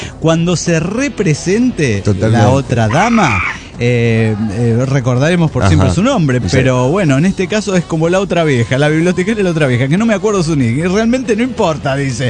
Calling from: Atizapán de Zaragoza, State of Mexico, Mexico; de Atizapán de Zaragoza, México.

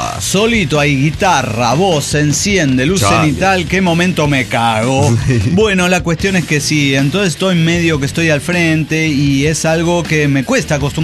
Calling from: Santa Fe, Argentina; de Santa Fe, Argentina.

